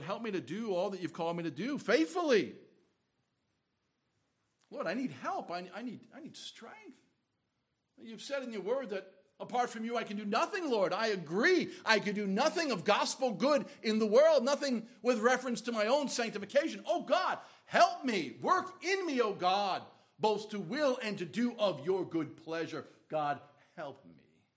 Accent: New York, United States; I'm from New York. That's how we speak.

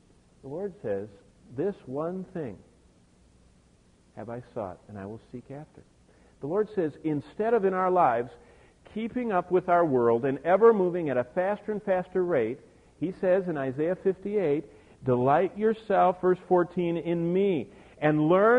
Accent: Lansing, Michigan, United States; I remember when I grew up in Lansing, we used to have 3 channels

